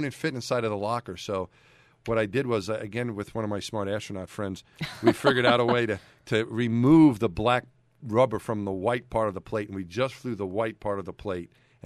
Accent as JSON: {"language": "English", "region": "New York", "country": "United States", "said": "But, I'm from New York, and so my team growing up, as you said, was the Mets."}